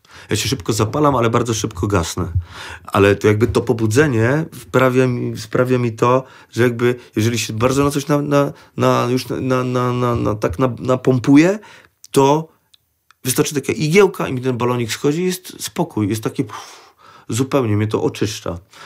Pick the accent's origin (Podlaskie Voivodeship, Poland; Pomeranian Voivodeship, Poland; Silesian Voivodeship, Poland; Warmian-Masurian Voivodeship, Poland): Pomeranian Voivodeship, Poland; Kwidzyn; moje serce w bardzo dużej części jest na Pomorzu, no ale to już po prostu moje rodzinne miasto Kwidzyn